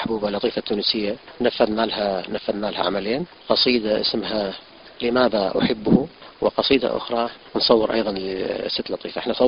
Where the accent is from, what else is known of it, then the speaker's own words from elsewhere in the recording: Iraq; وهذا وسام على صدري كوني عراقي